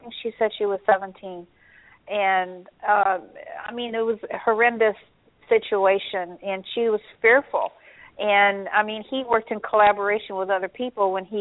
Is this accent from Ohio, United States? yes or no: no; Chicago, Illinois, United States; At least I'm from Chicago originally. At least in Chicago there was. I'm not sure what the laws are here because I've just moved here.